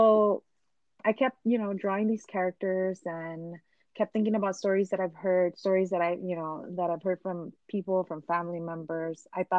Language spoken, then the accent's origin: English; Los Angeles, California, United States; Like I said, I grew up in LA in Hollywood, right in the heart of Hollywood.